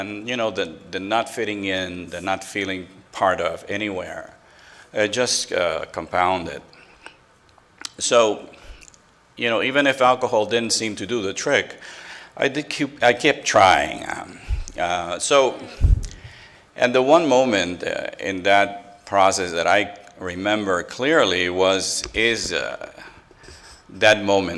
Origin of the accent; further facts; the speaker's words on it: Bronx, New York, United States; And as Sweetie said, I am a drunk from the Bronx.